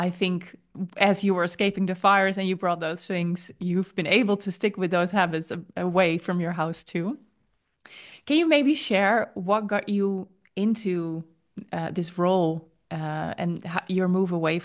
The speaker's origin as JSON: {"language": "English", "country": "Netherlands", "second_language": "English", "said": "I'm from the Netherlands. If I speak for myself, I never really grew up with the possibility of natural disasters."}